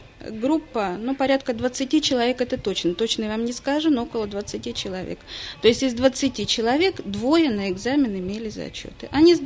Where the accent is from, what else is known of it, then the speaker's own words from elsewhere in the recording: Leningrad Oblast, Russia; now in Saint Petersburg, Russia; Получилось так, что мои родители переехали в Санкт-Петербург, я сама из Ленобласти.